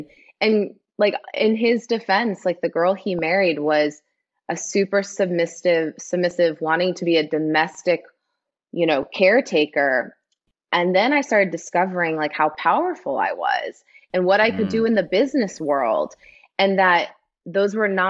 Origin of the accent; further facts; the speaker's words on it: Midwest, United States; so I'm from the Midwest, grew up in a town of 800 people.